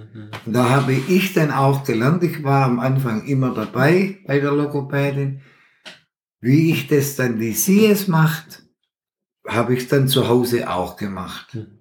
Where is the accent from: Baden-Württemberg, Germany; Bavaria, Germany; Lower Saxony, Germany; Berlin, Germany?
Baden-Württemberg, Germany; accent: Swabian; Ich als Schwabe, mein Schwäbisch, aber Deutsch.